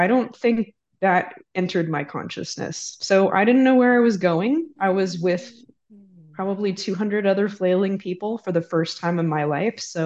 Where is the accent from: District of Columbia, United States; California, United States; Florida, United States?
California, United States; in the little town of 4,000 people where I grew up in California.